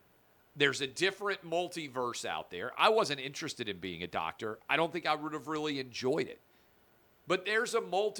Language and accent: English; Nashville, Tennessee, United States; which is why I grew up in Nashville